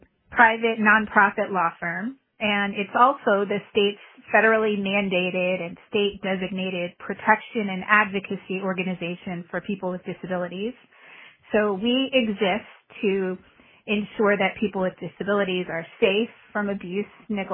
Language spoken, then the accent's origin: English; Connecticut, United States; I went to Hopkins, but before that I was from Connecticut.